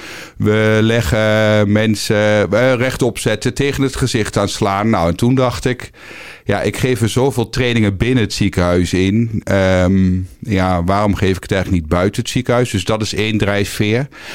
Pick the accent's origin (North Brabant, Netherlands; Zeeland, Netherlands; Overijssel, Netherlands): Overijssel, Netherlands; Kampen; kwam ik bij het Rode Kruis in Kampen. Dus daar waar ik ben opgegroeid.